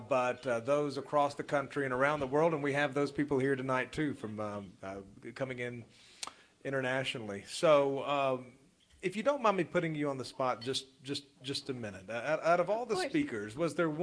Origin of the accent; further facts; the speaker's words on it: the South, United States; Now, we're all from the South, so I can't say let's talk about your time in the South.